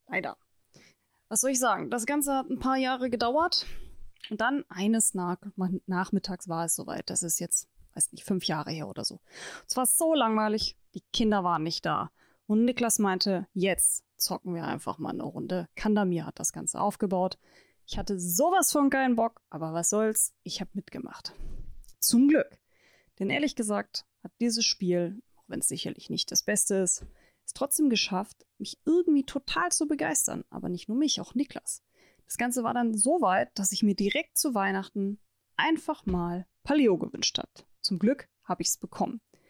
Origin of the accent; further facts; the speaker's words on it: Baden-Württemberg, Germany; Wir kommen aus der Nähe von Stuttgart